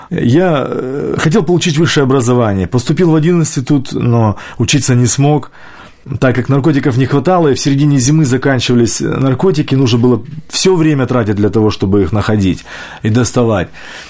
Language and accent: Russian; Primorsky Krai, Russia; born there; Я родился в Приморском крае, недалеко от китайской границы, и там всего это было много.